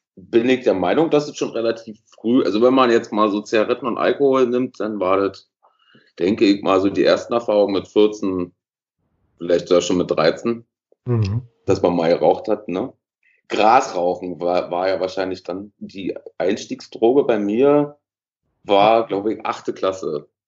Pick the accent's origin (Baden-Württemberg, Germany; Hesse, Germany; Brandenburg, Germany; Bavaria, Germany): Brandenburg, Germany; Velten; moved away as an adult; also born or lived in Hennigsdorf; now in Berlin, Germany; aus Velten komme ich, also geboren in Henningsdorf, Velten aufgewachsen, bis zu meinem, ich weiß ja nicht, bis wann war ich da, bis zu unserer Jugendzeit, so bis zu meiner, so 15, 16, 17, war ich glaube da, bis 18 vielleicht so